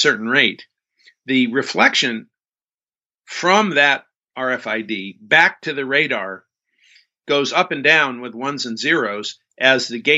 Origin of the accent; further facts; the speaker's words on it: California, United States; I grew up near Death Valley, and my father took me outside and showed me this light going across the dark desert sky